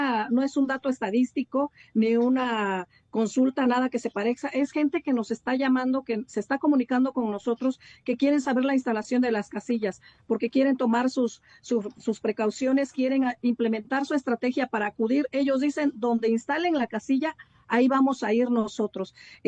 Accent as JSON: {"language": "Spanish", "region": "Oaxaca", "country": "Mexico", "said": "Como oaxaqueños, necesitábamos o necesitamos espacios como estos"}